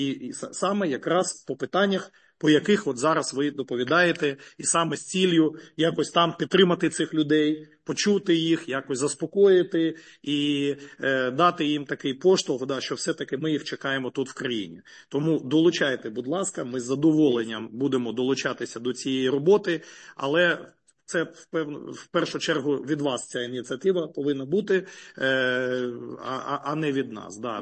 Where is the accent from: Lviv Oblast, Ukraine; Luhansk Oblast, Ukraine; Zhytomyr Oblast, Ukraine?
Luhansk Oblast, Ukraine; Luhansk; Я з Луганська